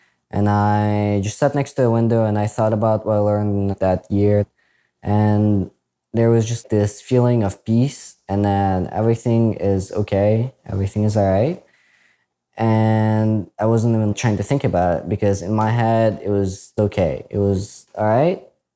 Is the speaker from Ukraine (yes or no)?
yes; Ukraine; I am from Ukraine, particularly Eastern Ukraine.